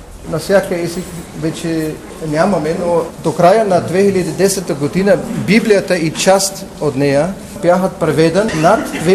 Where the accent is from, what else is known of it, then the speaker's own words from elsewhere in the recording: Germany; Bulgarian is a second language; Аз съм германец и ще ми простете, когато прави грешки на български, просто не ми майчната езика.